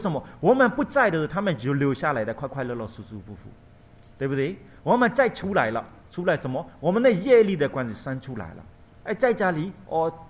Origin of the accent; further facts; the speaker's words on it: Myanmar; 一自然的我们缅甸那边你们会看到没有打浆的